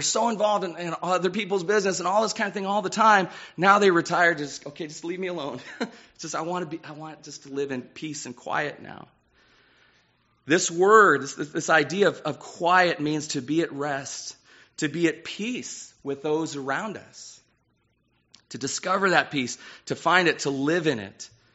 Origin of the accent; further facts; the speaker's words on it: California, United States; I grew up in California, and I don't think the word's immigrated to California.